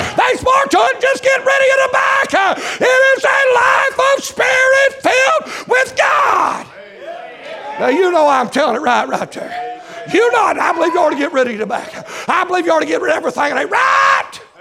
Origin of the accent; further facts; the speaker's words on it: Henderson, North Carolina, United States; I grew up there in Henderson, North Carolina.